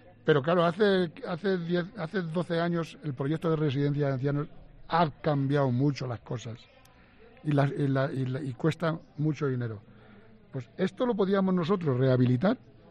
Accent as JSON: {"language": "Spanish", "region": "Castilla-La Mancha", "country": "Spain", "tie": "born or raised there", "said": "mi pueblo es un pueblo de la Serranía Baja, como he dicho, es un pueblo de secano, que no tenemos río ni piscina"}